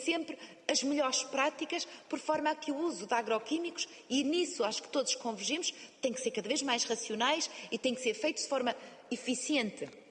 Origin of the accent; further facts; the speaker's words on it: Norte, Portugal; Eu sou do Alto Minho e volta e meia perguntam-me se estou em Espanha.